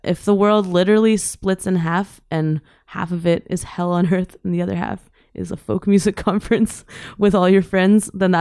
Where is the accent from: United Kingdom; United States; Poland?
United Kingdom; Glasgow, Scotland; born there; My brother was born in Baghdad. I was born in Glasgow and my youngest brother was born in Peterborough. And I find that Iraqi people are often very private